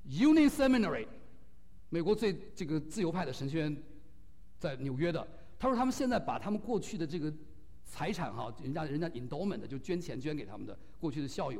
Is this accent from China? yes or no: yes; China; 就像我们中国人行个礼一样的，握个手一样的，代表我们友谊了。